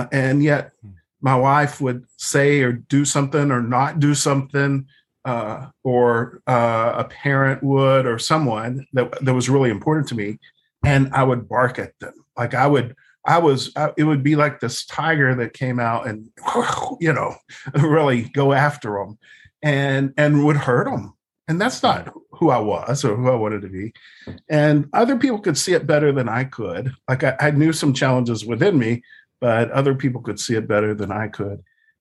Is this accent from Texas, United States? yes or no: yes; Odessa, Texas, United States; I grew up out in Odessa, Texas. That was a desert. And my dad was an oil rig man, what you call a roughneck. And we grew up in a trailer park.